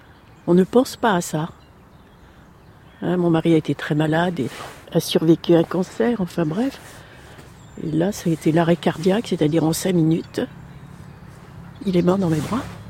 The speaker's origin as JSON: {"language": "French", "region": "Hauts-de-France", "country": "France", "said": "nous sommes originaires de la Picardie. Et en Picardie, il y avait de très beaux chênes rouges"}